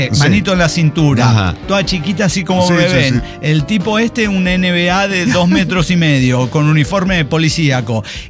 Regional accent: Colombia; now in United States; el día que llegué a los Estados Unidos de Norteamérica, al pasar por inmigraciones, me hicieron las típicas preguntas de ¿y a qué vienes? ¿Y cuánto te quedas? ¿Y por qué eres colombiana?

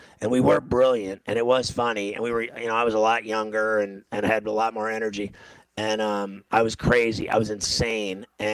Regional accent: Ireland; But I had an affinity for it because I'm Irish and I'm a professional.

